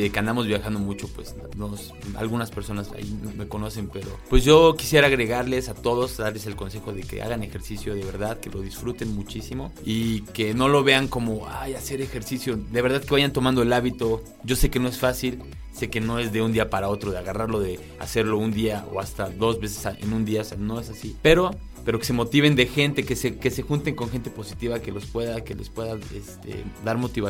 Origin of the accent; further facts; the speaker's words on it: Cholula, Puebla, Mexico; Y ahí en Cholula, Puebla, que es de donde yo soy, pues ahí venden muchísimo.